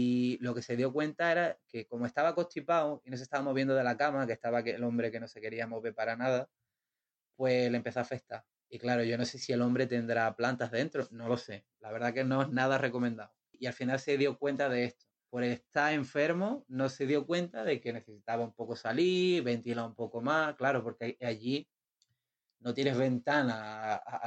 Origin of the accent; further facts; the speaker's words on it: Spain; moved away; intenciones de volverme a España por unas cosillas y demás. Y bueno, ahora supongo que me tocará volver a mi tierra